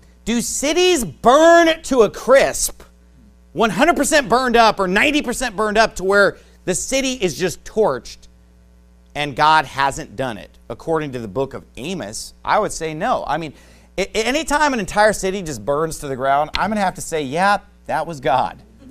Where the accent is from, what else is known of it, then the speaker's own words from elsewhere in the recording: Sacramento, California, United States; Because I'm from Sacramento, so Sacramento is where my family lives, where a lot of my friends live, because I'm from there.